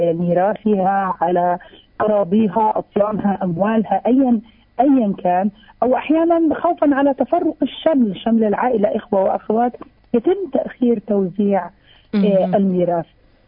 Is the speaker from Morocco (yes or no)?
no; Palestine; كوننا مجتمع فلسطيني محافظ، مجتمع فلسطيني يعتمد على مرجعيته الإسلامية ودينه الإسلامي